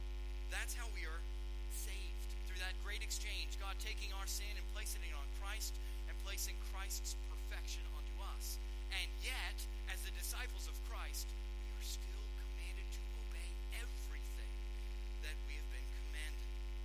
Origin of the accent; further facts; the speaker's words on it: United States; because I'm an American and I didn't think there was anything wrong with that.